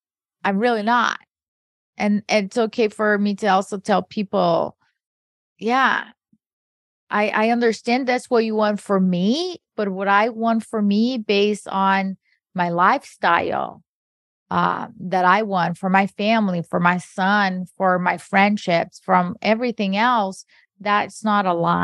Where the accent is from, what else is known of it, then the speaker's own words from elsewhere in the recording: Brazil; I grew up in Brazil